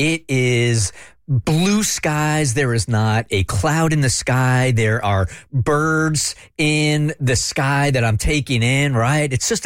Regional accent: California, United States; You know, I'm from California. I believe in all this woo-woo stuff.

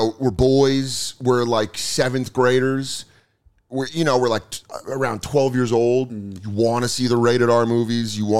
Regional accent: Colorado, United States; And I'm from Colorado, so it was like on the nose.

